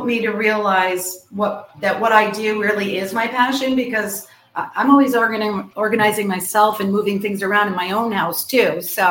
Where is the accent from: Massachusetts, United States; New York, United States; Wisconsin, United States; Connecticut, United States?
Connecticut, United States; now in Naples, United States; No, I'm from Connecticut and I kind of did a lot of traveling and have been in Naples for 28 years.